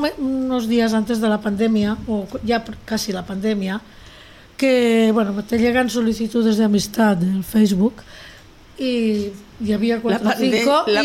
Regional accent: Lleida, Catalonia, Spain; yo soy de Lleida

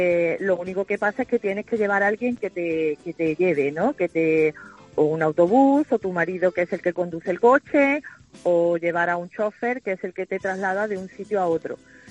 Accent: Córdoba, Andalusia, Spain; also born or lived in Saudi Arabia; Estoy en Córdoba, soy de Córdoba.

